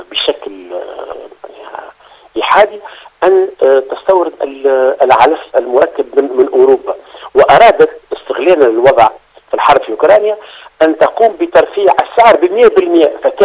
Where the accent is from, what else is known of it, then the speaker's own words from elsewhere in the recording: Tunisia; إشكالية كبرى عندنا في تونس